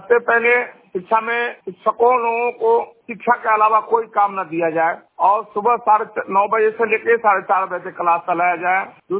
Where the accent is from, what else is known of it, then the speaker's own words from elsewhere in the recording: Sahar Ghat, Bihar, India; मैं सहार घाट का रहने वाला हूं और व्यापार चैम्बर ऑफ कॉमर्स का अध्यक्ष हूं, सहार घाट के निवासी हूं